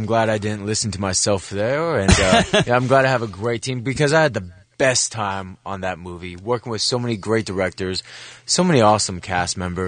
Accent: Arizona, United States; also born or lived in Midwest; I love giving hugs. I grew up in the Midwest and then Arizona

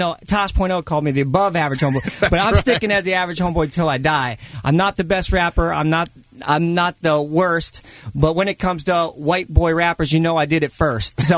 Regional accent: Ohio, United States; Being that I'm from Ohio...

